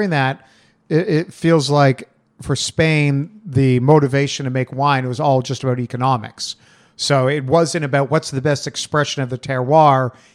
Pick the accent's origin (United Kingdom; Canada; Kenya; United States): Canada; Toronto, Ontario; I'm from Toronto, Ontario